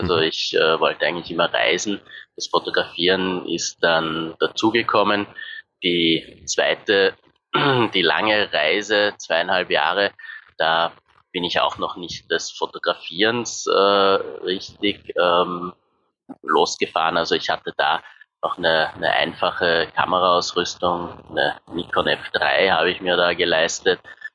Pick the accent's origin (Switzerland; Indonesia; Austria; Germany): Austria; Maria Enzersdorf, Lower Austria; ich komme aus Marienzersdorf, südlich von Wien